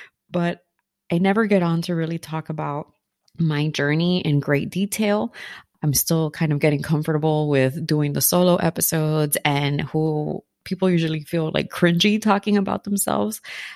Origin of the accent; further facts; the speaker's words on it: Miami, Florida, United States; You know, I grew up in Miami and I was a little bit hood.